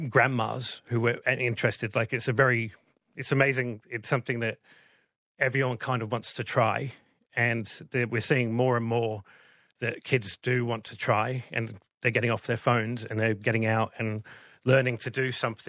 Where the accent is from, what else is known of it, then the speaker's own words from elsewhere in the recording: Newcastle, North East England, United Kingdom; accent: London; now in Australia; I'm from the UK originally, but I've somehow picked up an accent which is not mine. So I'm a Geordie. The UK from Newcastle, and I've somehow picked up a London accent, and I've lived over here for 26 years basically.